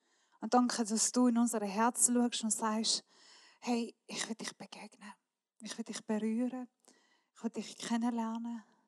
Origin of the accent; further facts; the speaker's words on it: Switzerland; Wir sind Schweizer, wir sind nicht so nähe Leute.